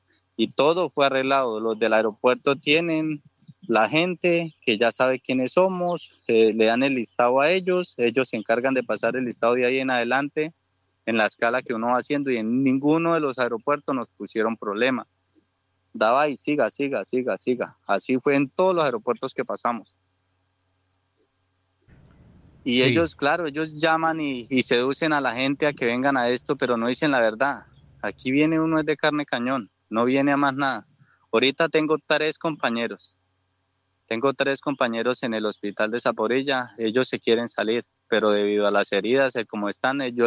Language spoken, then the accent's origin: Spanish; Colombia; y nosotros caemos, siendo colombianos, nos damos entre colombianos.